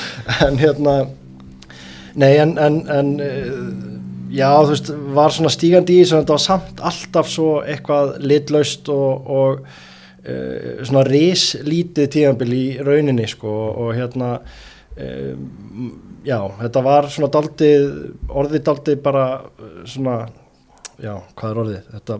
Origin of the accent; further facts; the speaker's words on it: Reykjavík, Capital Region, Iceland; ég er náttúrulega ólst upp bara í Vesturbænum